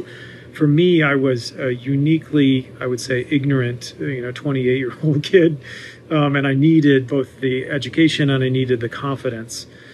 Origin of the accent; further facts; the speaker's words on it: Florida, United States; I grew up in the Florida Keys and went to a public high school where 90 kids graduated, and I think maybe 10 of them went to college.